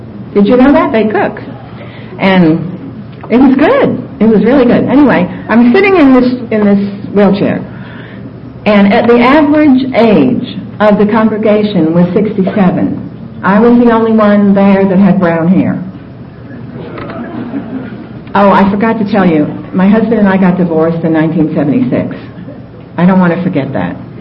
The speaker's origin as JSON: {"language": "English", "region": "New York", "country": "United States", "said": "And guys, I'm from New York, and I know how to say something."}